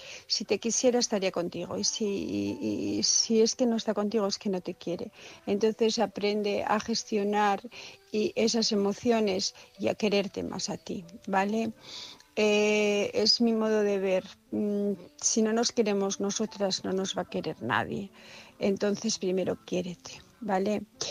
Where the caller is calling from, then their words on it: Asturias, Spain; Hola, buenas noches. … de Asturias.